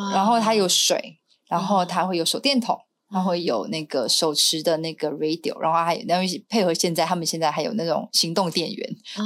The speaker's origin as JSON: {"language": "Chinese", "country": "Taiwan", "said": "大家只要听到我们是来自台湾的就说"}